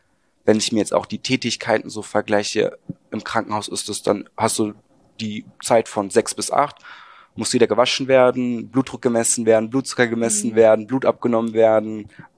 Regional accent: Remscheid, North Rhine-Westphalia, Germany; Remscheid.

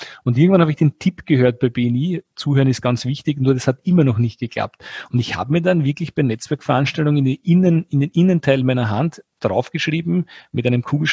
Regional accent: Austria; Das ist bei uns in Österreich eine Region

